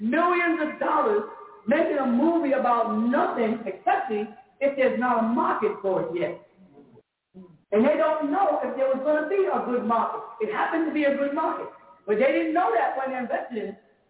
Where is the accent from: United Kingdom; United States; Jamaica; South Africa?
Jamaica; I'm just Jamaican.